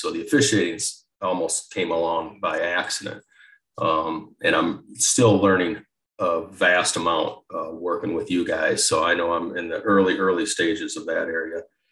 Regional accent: Dubuque, Iowa, United States; As you said, I'm from Dubuque, Iowa, and pretty much lived here my whole life.

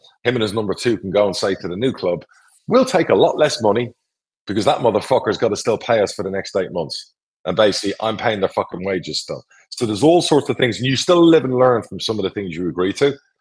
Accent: Ireland; And look, I'm Irish, I'm a Mick Conlon fan.

